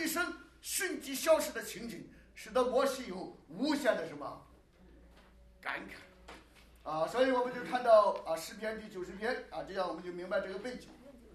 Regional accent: Shandong, China; 我一晃啊66年出生，那按照我们山东老家。

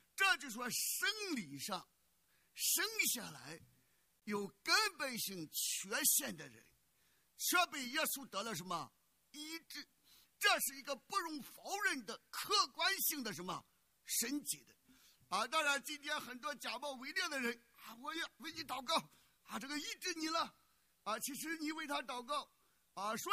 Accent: United States; 如果我们美国人 美国的公民，美国的基督徒在上帝面前披麻蒙灰认罪

